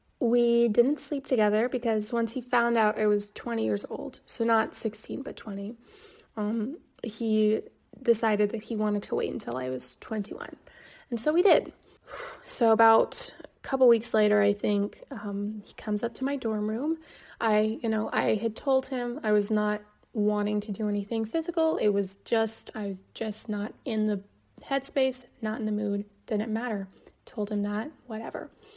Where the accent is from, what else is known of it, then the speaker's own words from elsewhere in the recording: Kansas, United States; I was from Kansas, you know, it was all a bit new to me.